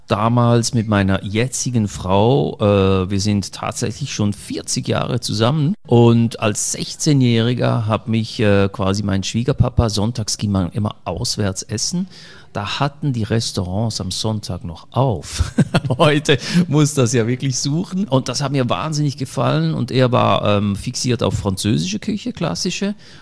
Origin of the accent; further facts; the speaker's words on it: Italy; German is a second language; als Italiener bekommst du dieses Kochgehen auch in die Wiege gelegt ein Stück weit.